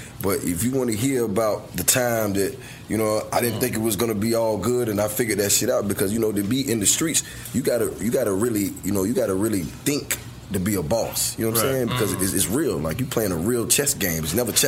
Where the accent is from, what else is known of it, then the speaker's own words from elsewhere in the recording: Georgia, United States; And the same thing with me. I'm from Georgia. I go to fucking, you know, New York.